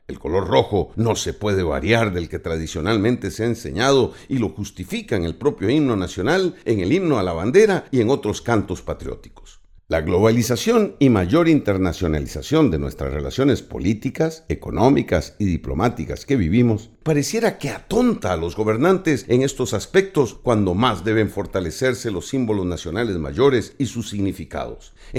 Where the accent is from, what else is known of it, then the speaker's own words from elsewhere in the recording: Costa Rica; Somos los costarricenses los primeros que debemos velar por su respeto.